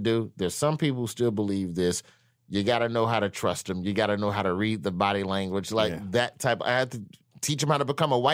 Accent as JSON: {"language": "English", "town": "Birmingham", "region": "Alabama", "country": "United States", "said": "I was raised religious. I was raised Baptist. I'm from Alabama."}